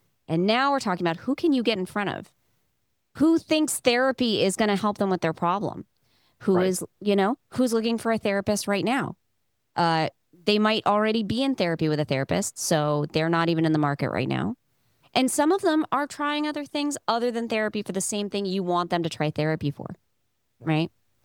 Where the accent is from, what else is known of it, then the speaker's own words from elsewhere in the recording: Oregon, United States; I'm from Oregon originally.